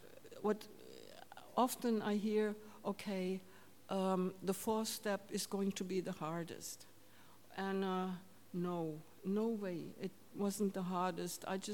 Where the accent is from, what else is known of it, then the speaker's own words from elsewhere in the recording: Germany; English is a second language; I'm from Germany.